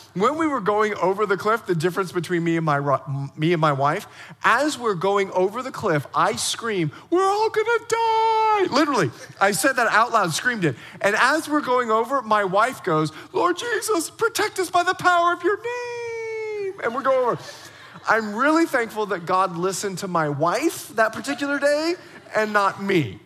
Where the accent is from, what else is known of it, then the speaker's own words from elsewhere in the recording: Bahamas; I'm from the Bahamas, right? Like, I don't even know what snow is. I've never seen snow, much less black ice.